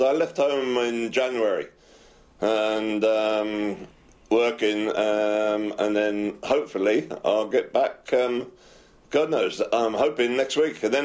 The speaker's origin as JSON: {"language": "English", "country": "New Zealand", "moved": "yes", "lives_now": "Vanuatu", "said": "Well, I'm a Kiwi. We moved to Vanuatu about 3 years ago."}